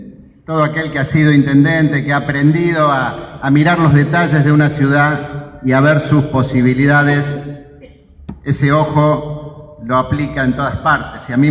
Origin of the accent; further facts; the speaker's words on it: Rosario, Santa Fe, Argentina; Yo soy un rosarino que me enamoré de Santa Fe